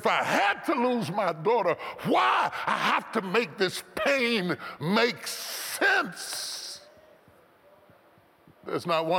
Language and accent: English; West Virginia, United States; I grew up in West Virginia.